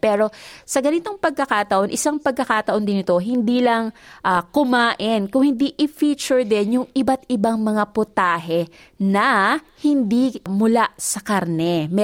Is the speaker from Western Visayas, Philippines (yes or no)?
no; Central Luzon, Philippines; ako ay Ilocana at ako ay taga Tarlac